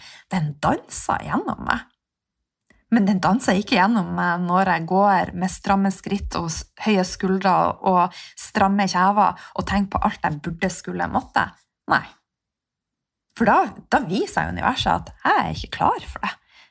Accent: Mexico; Norwegian is a second language; moved away; Men også når jeg kom fra Mexico

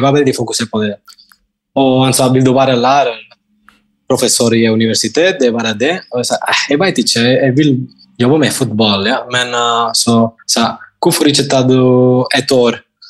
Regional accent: Balearic Islands, Spain; Norwegian is a second language; now in Norway; også jeg fra Mallorca, men jeg har bodd i Norge siden 2012, så ja, litt over 10 år allerede nå.

